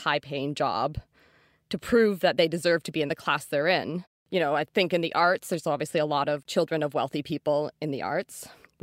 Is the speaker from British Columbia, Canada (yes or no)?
yes; North Vancouver, British Columbia, Canada; Like, I grew up in North Van, and I was at a public elementary school in a very like gentrifying neighborhood.